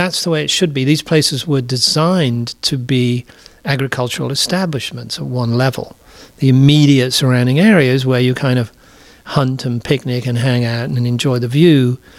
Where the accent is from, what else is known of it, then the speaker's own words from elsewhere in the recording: England, United Kingdom; I grew up in England.